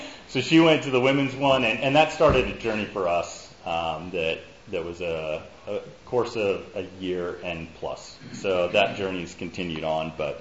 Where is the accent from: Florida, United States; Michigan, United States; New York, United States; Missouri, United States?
Missouri, United States; moved away as an adult; also born or lived in California; I'll say that I grew up mostly in Missouri, so central U.S. And then when I was 20, I moved to California.